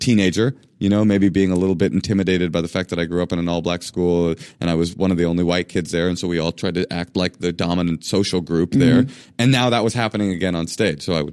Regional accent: Oakland, California, United States; In the beginning, I grew up in Oakland in black public schools, and I was like a wannabe kid

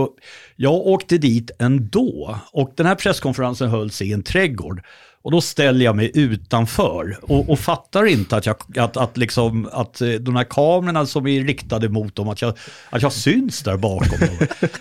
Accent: Dublin, Leinster, Ireland; also born or lived in London; Sen flyttade vi till Dublin och där har jag... minnen.

